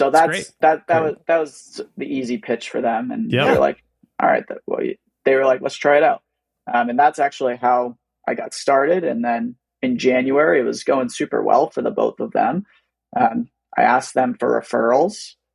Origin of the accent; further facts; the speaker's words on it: Franklin, United States; So instead of just posting in Franklin, my hometown, I was posting in any town I was willing to travel to.